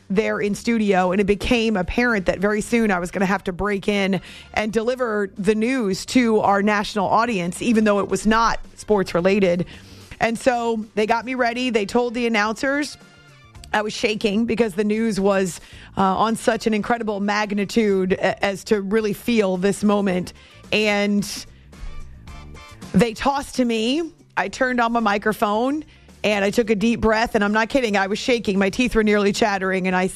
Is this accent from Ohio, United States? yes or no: no; New Hampshire, United States; I mean, I grew up in New Hampshire and fell in love with the Celtics in the late 80s.